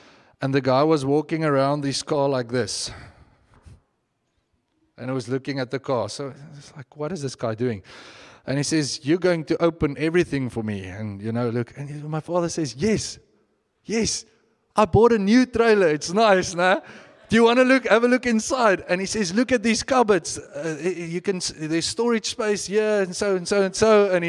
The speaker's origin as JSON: {"language": "English", "town": "Bloemfontein", "region": "Free State", "country": "South Africa", "said": "I come from Bloemfontein. If you hang out there long enough, I've been slapped on both cheeks on numerous occasions."}